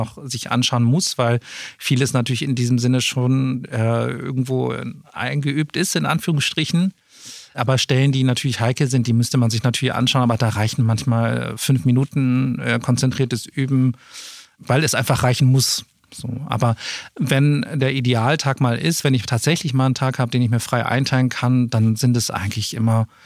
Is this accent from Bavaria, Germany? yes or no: no; Hamburg, Germany; ich komme ja aus Hamburg und hatte da das Glück